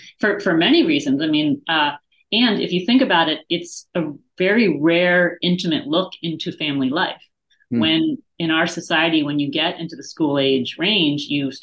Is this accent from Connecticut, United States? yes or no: yes; New Haven, Connecticut, United States; And then the Quakers, where I'm from New Haven, Connecticut.